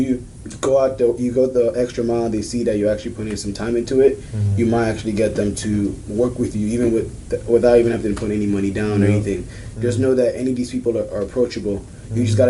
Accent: Nigeria; also born or lived in London, United Kingdom; now in United States; I'm from London in Nigeria. I was fortunate to grow up in London for a little bit, and then in Nigeria too

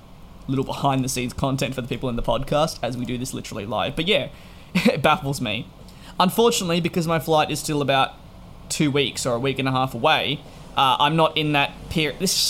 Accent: Melbourne, Victoria, Australia; Now, for people that are curious, I'm from Melbourne, but I'm flying into Adelaide because I got rescheduled.

